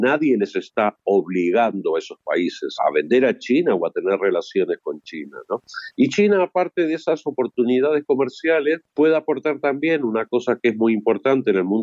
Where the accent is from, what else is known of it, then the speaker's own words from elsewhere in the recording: Uruguay; los uruguayos somos orientales, porque somos de la República Oriental del Uruguay